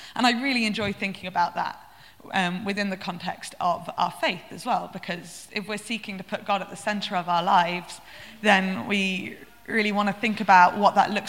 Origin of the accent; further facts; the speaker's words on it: Manchester, North West England, United Kingdom; So I'm from Manchester, it rains a lot